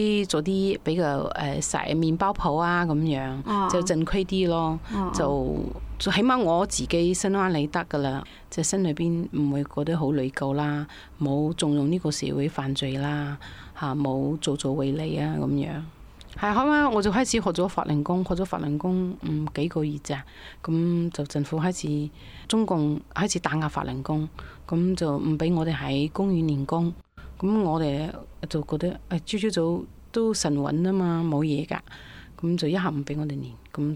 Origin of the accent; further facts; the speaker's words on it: Leshan, Sichuan, China; 我鄉下喺四川樂山大佛嘅，咁、我從細咧都係就係、是、四川樂山大佛嗰邊長大嘅，咁我哋嗰邊啲人都好信神信法嘅，咁我一路咧從細到大都係好對神佛好尊敬嘅。後屘我去咗深圳之後，